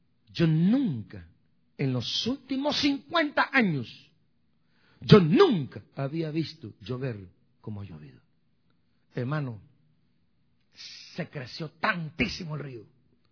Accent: Guatemala; Hay un río allá en mi pueblo que se llama Motagua. Y el río Motagua agarra tres departamentos.

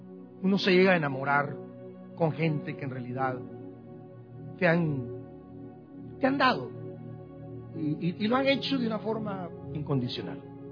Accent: Guatemala; born there; además de ser guatemalteco, por nacimiento, porque no puedo perder, por nacimiento soy guatemalteco.

